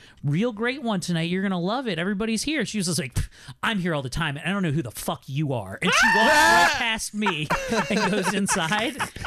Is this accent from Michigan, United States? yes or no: no; Sykesville, Maryland, United States; I had a show, Jeremy, in my hometown. We record in Sykesville, Maryland, Sykesville/Eldersburg, behind the curtains here.